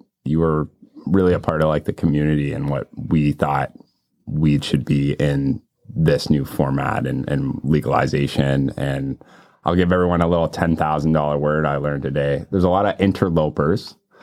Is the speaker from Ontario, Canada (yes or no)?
yes; Toronto, Ontario, Canada; We're kind of from the East End. Some would say Scarborough, to be honest.